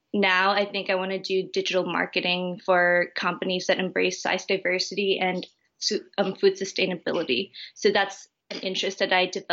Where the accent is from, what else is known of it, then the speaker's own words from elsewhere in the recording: Thailand; I was born and raised in Thailand my whole entire life.